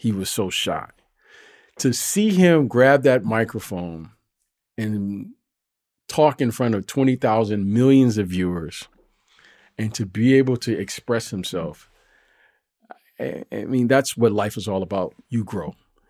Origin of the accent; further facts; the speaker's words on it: Detroit, Michigan, United States; You know, you and I grew up in Detroit. We know that story.